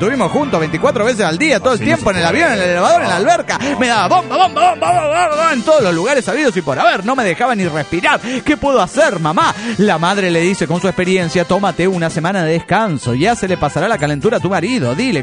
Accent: Toluca, State of Mexico, Mexico; Hola, ¿qué tal? Soy … de Toluca.

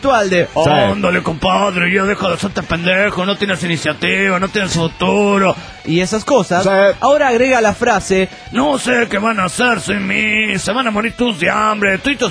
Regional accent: Reynosa, Tamaulipas, Mexico; Soy el norteño de Reynosa, Santa Maulipa, México.

